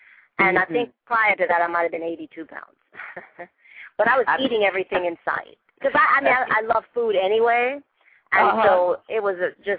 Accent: Trinidad & Tobago; now in United States; I'm dark-skinned. And so when I came up from Trinidad, you know, Black people in America, well, we were African-American now, but we were Black then.

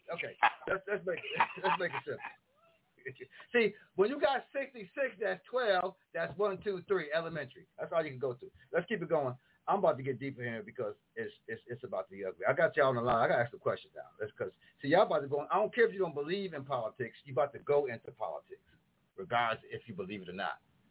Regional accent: New York, United States; Because I'm not from here. I'm from New York State.

